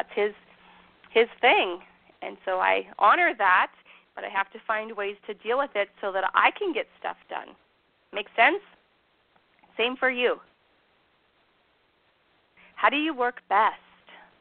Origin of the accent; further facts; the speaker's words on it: Canada; because I am Canadian